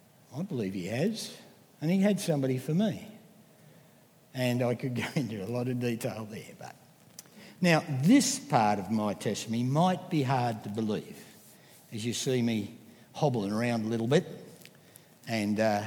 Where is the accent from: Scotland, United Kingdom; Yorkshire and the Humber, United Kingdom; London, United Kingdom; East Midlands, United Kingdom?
London, United Kingdom; born there; I was born in London, 1942. So if you're any good at maths, you know how old I am.